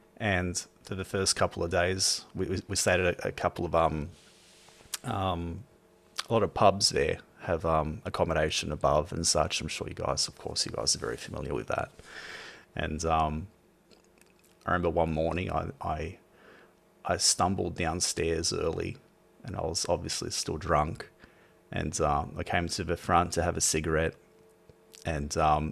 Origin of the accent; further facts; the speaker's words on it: Sydney, New South Wales, Australia; I'm an alcoholic. I'm from Sydney, Australia.